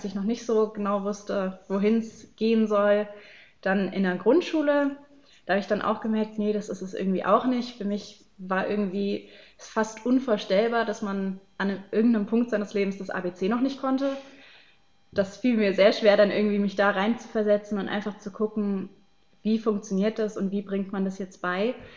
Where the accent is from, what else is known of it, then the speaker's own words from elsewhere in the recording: Baden-Württemberg, Germany; ich komme aus Baden-Württemberg, da sollte ich dann Kernfächer wählen. Wir haben in Baden-Württemberg einige Vorgaben